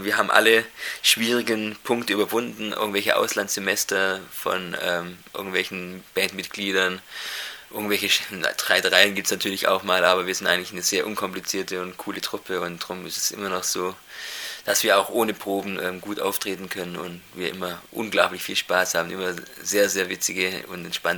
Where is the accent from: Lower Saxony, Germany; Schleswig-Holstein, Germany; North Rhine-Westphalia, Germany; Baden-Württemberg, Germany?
Baden-Württemberg, Germany; Deislingen; Ich komme hier aus Deislingen, bin auch gebürtig hierher.